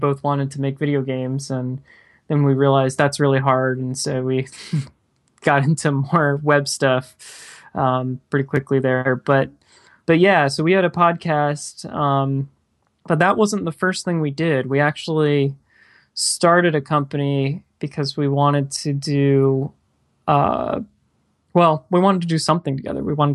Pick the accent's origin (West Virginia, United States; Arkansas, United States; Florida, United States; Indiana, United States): Florida, United States; Clearwater; now in Orlando, United States; I still am in Orlando. So I've been in Orlando about 10 years. But I grew up in Clearwater, Florida. So yeah, so didn't go far.